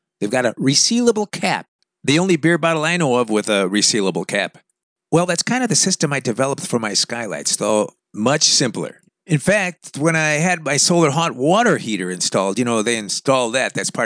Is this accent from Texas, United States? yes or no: no; Chicago, Illinois, United States; why does it take some gringo born and raised in Chicago to figure out a cheap and dirty solution to an age-old problem